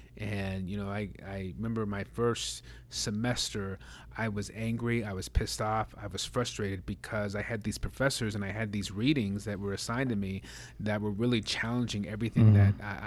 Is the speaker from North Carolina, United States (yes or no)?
no; Oklahoma, United States; I grew up in Oklahoma.